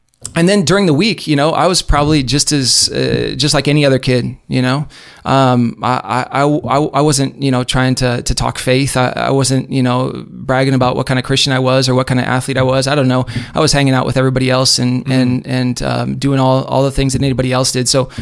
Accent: Bloomington, United States; And we grew up here playing in Travel Soccer League in Bloomington, and it was great.

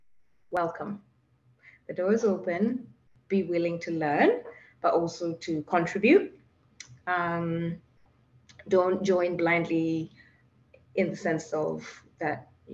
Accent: Kenya; first language Tugen; English is a second language; sang it in my mother tongue, which is Tugen, Kalenjin Tugen

